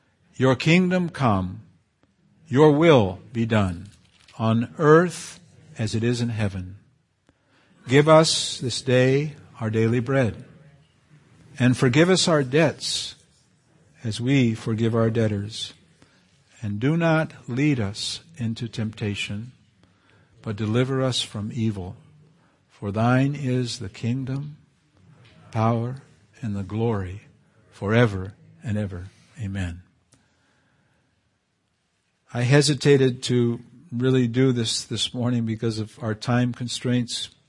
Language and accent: English; Canary Islands, Spain; I remember growing up in the Canary Islands and was a Roman Catholic country with no freedom for anyone else.